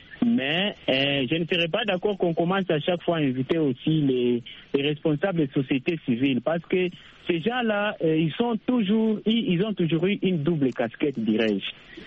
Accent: DR Congo; même chez nous, en RDC

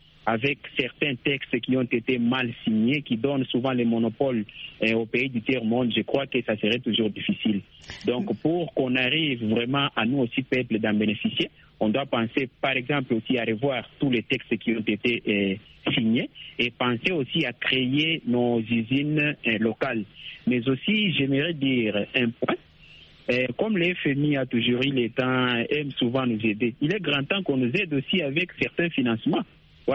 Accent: Lubumbashi, Haut-Katanga, DR Congo; je crois qu'il y a beaucoup d'entreprises étrangères qui sont, par exemple, chez nous à Lubumbashi.

